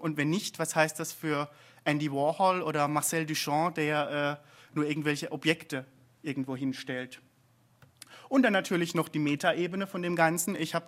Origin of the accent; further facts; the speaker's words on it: Freiburg, Baden-Württemberg, Germany; Dieses Foto hier habe ich letztes Jahr, wo ich herkomme, in Freiburg gemacht.